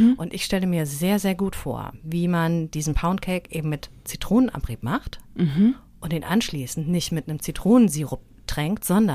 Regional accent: Germany; ich stehe da also als Piefke, als deutschester Tourist von allen

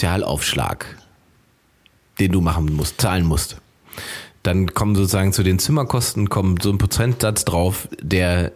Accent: Salzwedel, Saxony-Anhalt, Germany; now in Berlin, Germany; Also ich bin dann aus meiner Heimatstadt Salzwedel nach Berlin gezogen. Da habe ich als erstes gelebt mit meiner damaligen Freundin.

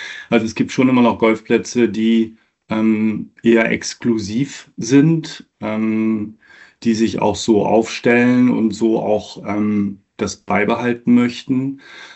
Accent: North Sea coast, Germany; ich bin letztendlich an der See aufgewachsen, an der Nordsee

